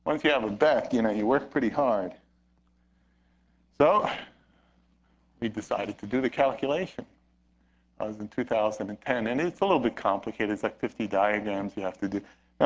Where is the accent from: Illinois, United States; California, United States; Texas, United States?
California, United States; Okay, I'm from California, so I put up California wine.